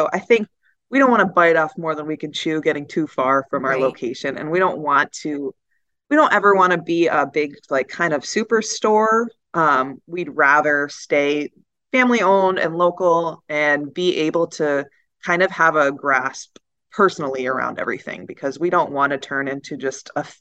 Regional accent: Massachusetts, United States; even though I'm from Massachusetts, there were so many times that I was like, can you spell that for me?

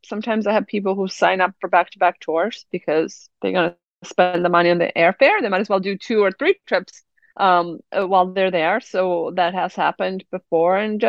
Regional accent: Italy; moved away as an adult; now in Medford, United States; So I am in Medford, Mass. I grew up in Italy, however

